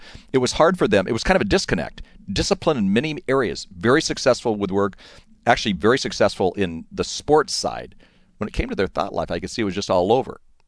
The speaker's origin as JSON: {"language": "English", "region": "California", "country": "United States", "tie": "born or raised there", "said": "I grew up here in Orange County, so it was some guys from my baseball team who we all got back together"}